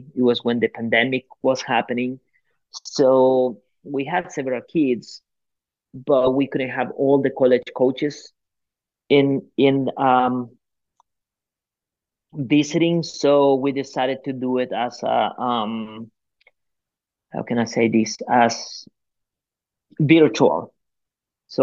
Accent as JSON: {"language": "English", "country": "Guatemala", "tie": "born or raised there", "second_language": "English", "moved": "yes", "lives_now": "United States", "said": "I grew up in Guatemala in what is called the Colonia Paraíso Dos, that it was anything but a paradise."}